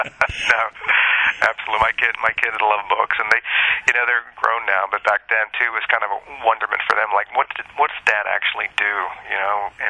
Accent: Richmond, Virginia, United States; And I grew up in Richmond, Virginia, never really traveled outside the city or state when I was a kid.

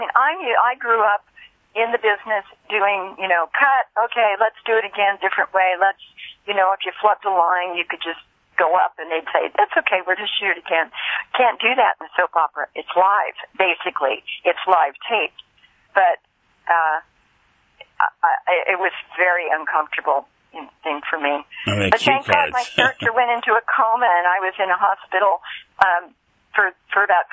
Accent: Yuba City, California, United States; this movie I did, and it played my hometown drive-in, played the drive-in in Yuba City.

